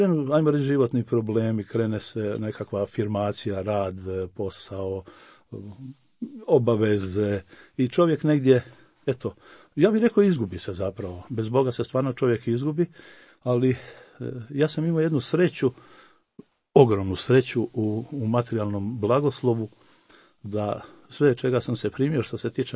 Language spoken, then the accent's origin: Croatian; Bjelovar, Bjelovar-Bilogora County, Croatia; now in Malinska, Croatia; ove godine će biti 60 godina kako sam rođen u Bjelovaru, odrastao, zadnje dvije godine živim, radim u Malinskoj